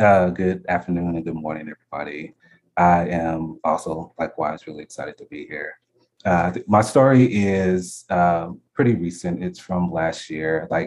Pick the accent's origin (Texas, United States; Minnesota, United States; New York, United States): Texas, United States; Born and raised in Texas, it's a beautiful part of the state.